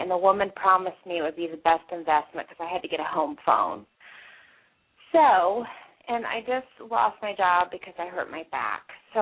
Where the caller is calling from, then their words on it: Indiana, United States; from Indiana.